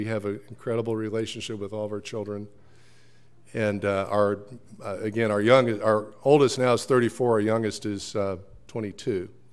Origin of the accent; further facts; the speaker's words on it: Oklahoma, United States; also born or lived in Colorado; I was born and raised here in Oklahoma.